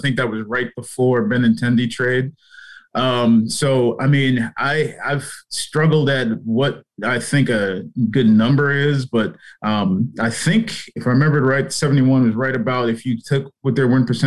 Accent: New England, United States; I grew up in New England, so I still follow a lot of stuff.

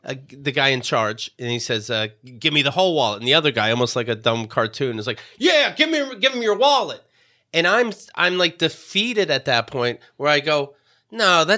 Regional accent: New York City, New York, United States; even though I'm a New Yorker

